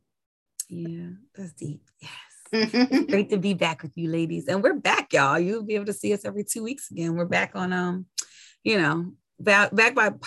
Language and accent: English; Brooklyn, New York, United States; I grew up in Brooklyn. So I kind of had both the examples of it, you know, growing. The thing about Brooklyn that was good was it was diverse.